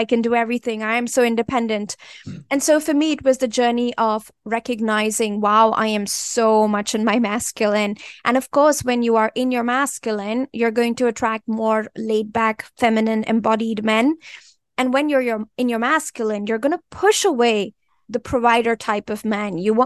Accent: India; growing up in India

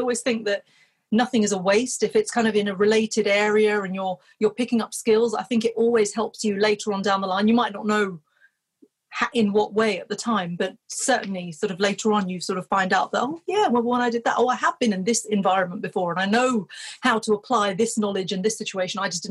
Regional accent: United Kingdom; very, very comfortable in my duality of cultures. You know, I'm very British, I'm very Bengali, I'm also Muslim.

